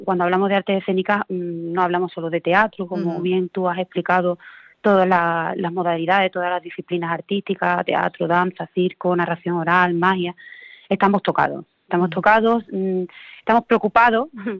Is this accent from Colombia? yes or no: no; Huelva, Andalusia, Spain; yo soy de Huelva, he estudiado en Sevilla